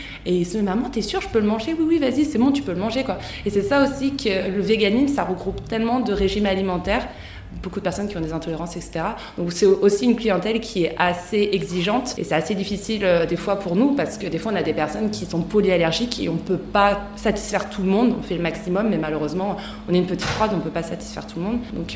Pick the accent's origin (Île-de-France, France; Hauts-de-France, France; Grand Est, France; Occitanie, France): Hauts-de-France, France; C'était à Beauvais, à côté de chez moi, parce que je suis picarde.